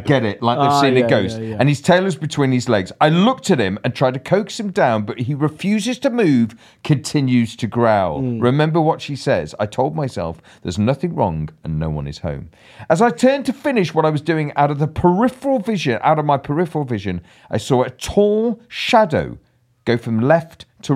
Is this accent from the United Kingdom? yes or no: yes; London, United Kingdom; I'm both from London, born and raised